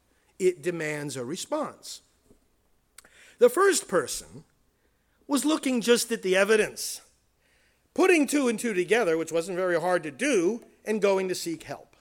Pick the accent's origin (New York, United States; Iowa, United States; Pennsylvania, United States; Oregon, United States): New York, United States; New York City; I'm from New York originally, and in New York City, you may recall the incident some decades back of Kitty Genovese.